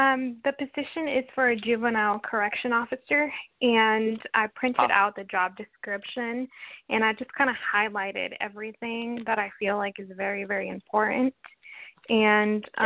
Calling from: Washington, United States; From Washington State.

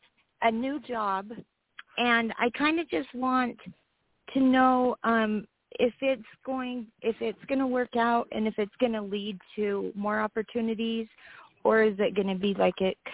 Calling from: Wyoming, United States; I'm calling from Wyoming.

